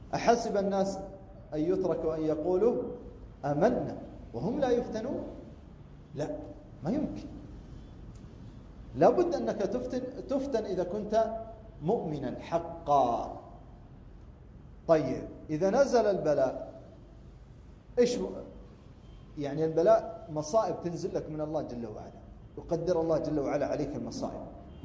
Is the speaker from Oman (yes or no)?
no; Kuwait; وأنا كنت أظن أن المثل هذا عندنا في الكويت أو في جزيرة العرب الخليج، لكن طلع عندكم حتى في السودان